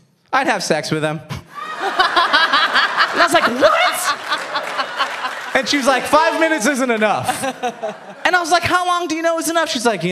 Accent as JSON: {"language": "English", "country": "Cuba", "accent": "Cuban", "said": "I am very proud of being Cuban, though. I do get annoyed how people have exoticized it a little bit."}